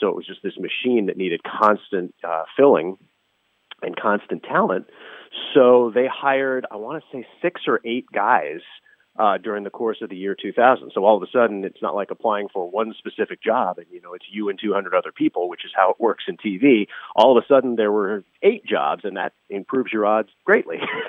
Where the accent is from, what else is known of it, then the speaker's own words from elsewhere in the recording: Los Angeles, California, United States; When I was in high school, I grew up in Los Angeles, and my high school actually had a broadcast journalism class.